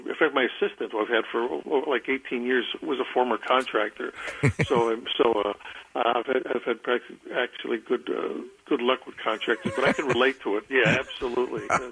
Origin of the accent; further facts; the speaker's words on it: Chicago, Illinois, United States; Yeah, they wrote the skit for me because I was, you know, I was from Chicago.